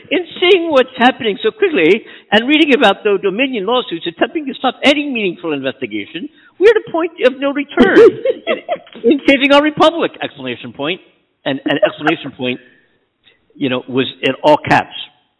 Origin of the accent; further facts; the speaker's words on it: Pennsylvania, United States; There was so much bullshit from this guy from my home state of Pennsylvania, Scott Perry